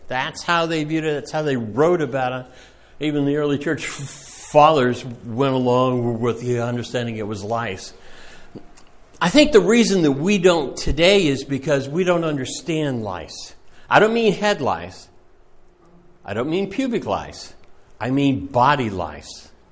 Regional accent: Japan; I grew up in Japan in the 50s.

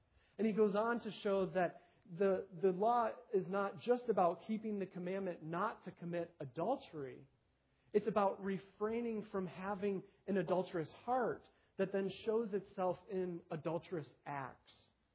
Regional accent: New York, United States; I grew up in New York, and when I'm introducing myself to some people, they think of New York as entirely a city, but it's not. It has many rural areas, and I grew up in a pretty rural part of New York.

